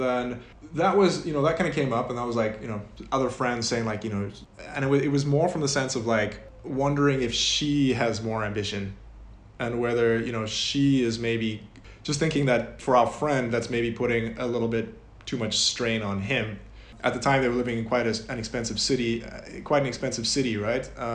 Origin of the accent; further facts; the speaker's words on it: South Africa; So yeah, I'm South African, right? But even among South Africans, I come from a subgroup of a subgroup. I'm a white South African, which is less than 10% of the population. And amongst that, I'm an English South African.